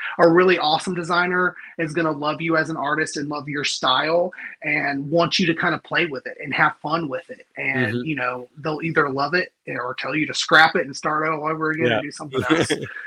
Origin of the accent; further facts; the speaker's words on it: Alabama, United States; I grew up in Alabama. That's an adversity of itself. But as just as a gay guy in Alabama, I've struggled a long time just finding myself and feeling accepted